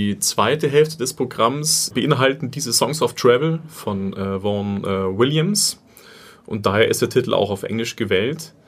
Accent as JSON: {"language": "German", "town": "Munich", "region": "Bavaria", "country": "Germany", "said": "Als Bayer, als Münchner, ja, man ist gleich in den Bergen"}